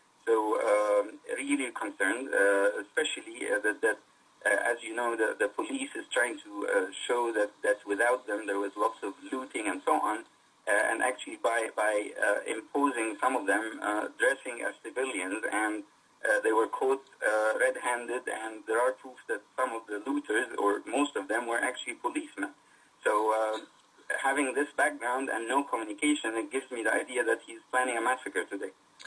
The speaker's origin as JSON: {"language": "English", "country": "Egypt", "lives_now": "United Kingdom", "said": "I'm British-Egyptian, living here for the past 10 years, roughly"}